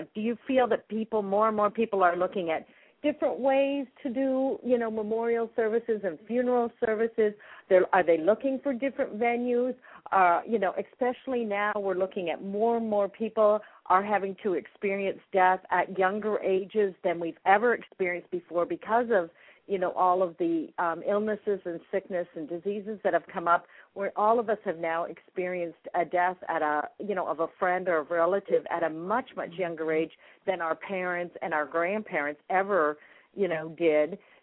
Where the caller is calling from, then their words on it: Chicago, Illinois, United States; I'm calling from Chicago.